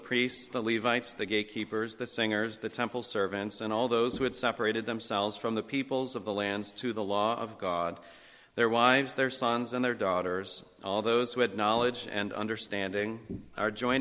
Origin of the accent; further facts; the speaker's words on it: Whitesboro, New York, United States; Just a little bit of background from where I'm from. Like I said, we're from Whitesboro, New York. That's central New York.